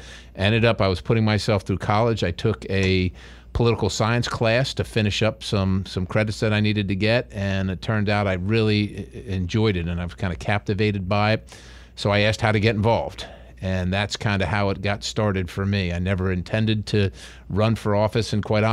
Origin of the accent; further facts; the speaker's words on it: Dillsburg, Pennsylvania, United States; We grew up pretty poor. The house that I grew up in Dillsburg didn't have any electricity or running water.